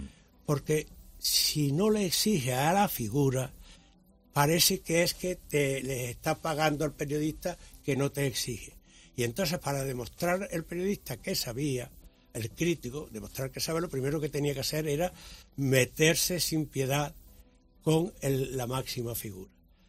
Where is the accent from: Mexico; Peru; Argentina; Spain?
Spain; Estepa, Andalusia; born or raised there